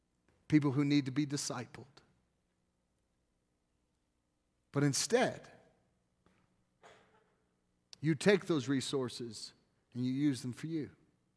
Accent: the South, United States; I grew up in the South, and we'd have a garden, and everybody canned.

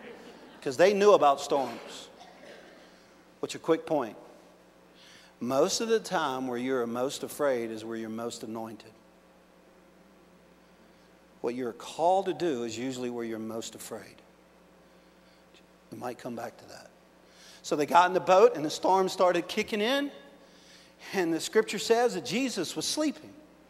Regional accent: Arkansas, United States; And I came from Arkansas to let you know that God does want to use you.

